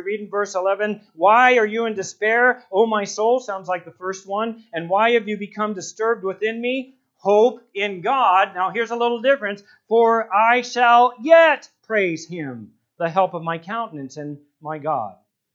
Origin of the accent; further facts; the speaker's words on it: San Diego, California, United States; I remember, many of you know, I grew up in San Diego and I body surfed